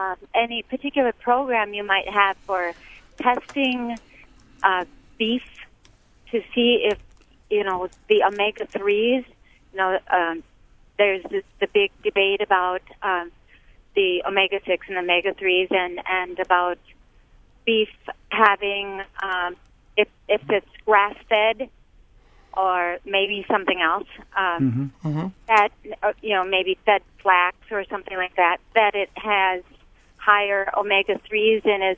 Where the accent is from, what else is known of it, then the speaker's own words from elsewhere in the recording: Holman, Wisconsin, United States; now in Madison, United States; Hi, I'm in Madison, but I'm actually from Holman.